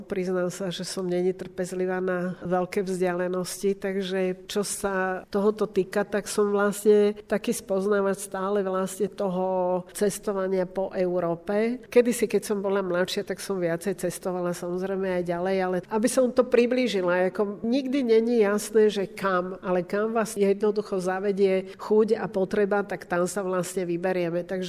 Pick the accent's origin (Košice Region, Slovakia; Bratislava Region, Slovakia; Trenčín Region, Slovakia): Bratislava Region, Slovakia; Bratislava; pretože som patriot, som Bratislavčanka